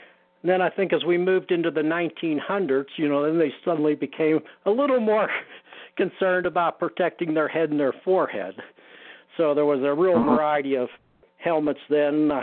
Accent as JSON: {"language": "English", "town": "Pittsburgh", "region": "Pennsylvania", "country": "United States", "tie": "born or raised there", "said": "As a kid, I grew up in Pittsburgh, and I followed the Steelers."}